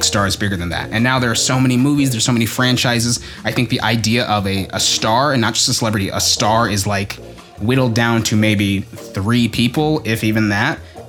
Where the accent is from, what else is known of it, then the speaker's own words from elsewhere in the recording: United Kingdom; even though I am British and have spent a lot of time around British people